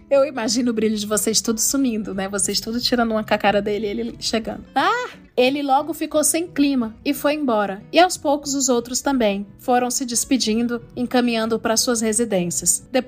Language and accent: Portuguese; Ceará, Brazil; accent: Ceará; eu falo com esse meu sotaque híbrido já. Eu perdi muito do sotaque do Ceará.